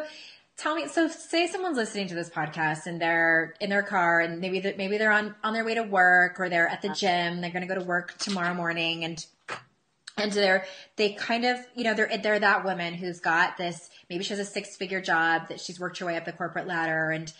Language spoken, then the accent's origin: English; San Diego, California, United States; I grew up in San Diego, so a lot of them went to USC or UCLA